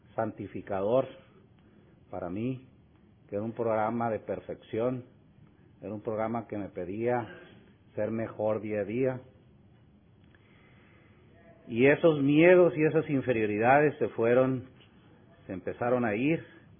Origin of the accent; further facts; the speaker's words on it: Culiacán, Sinaloa, Mexico; yo voy a Barandilla, allá en mi ciudad, en Culiacán.